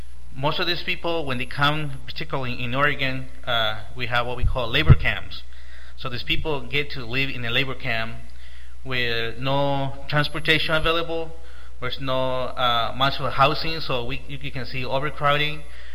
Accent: Chiapas, Mexico; English is a second language; such as Chiapas, my home state, Chiapas, Guerrero, and so forth.

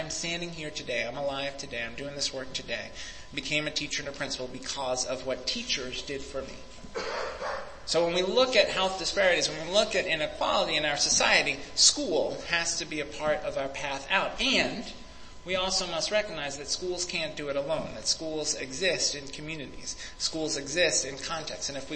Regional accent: New York City, New York, United States; born or raised there

